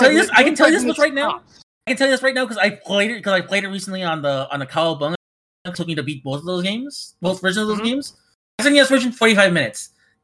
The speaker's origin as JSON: {"language": "English", "country": "Mexico", "tie": "born or raised there", "said": "I grew up in Mexico, obviously."}